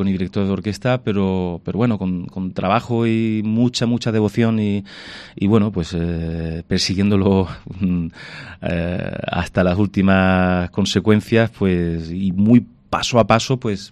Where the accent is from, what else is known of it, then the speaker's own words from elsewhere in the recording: Granada, Andalusia, Spain; Granada es mi tierra y es mi ADN, mis raíces, mi inspiración, mi paraíso, mi retiro, todo, mi familia